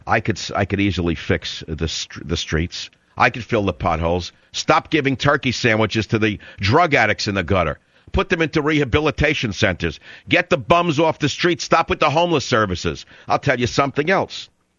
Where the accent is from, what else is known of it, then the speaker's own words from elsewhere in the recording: New York, United States; born there; because I was born in New York and have a birth certificate to prove it